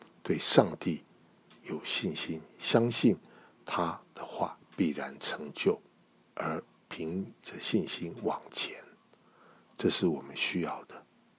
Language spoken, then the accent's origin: Chinese; China; 其实我们中国人传统也是如此，不是吗？无后为大。